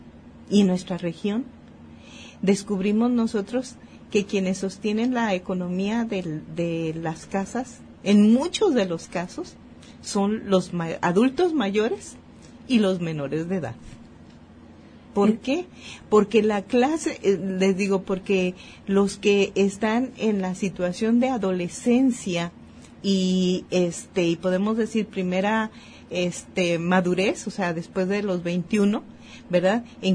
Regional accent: Mexico; habrá que pensar en qué nos hace falta como mexicanos para que modifiquemos nuestras conductas

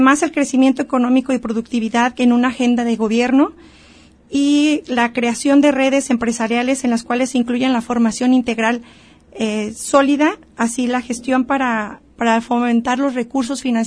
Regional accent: Ameca, Jalisco, Mexico; Yo soy médico, trabajo en la Secretaría de Salud y soy originaria de Ameca, Jalisco.

